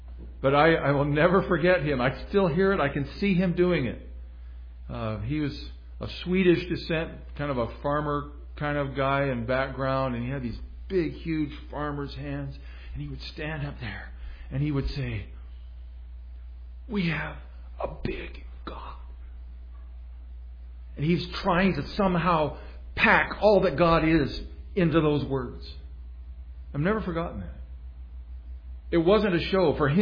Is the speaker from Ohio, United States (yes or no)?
no; Oregon, United States; I remember years ago, my mom will remember this, as I was growing up in Southern Oregon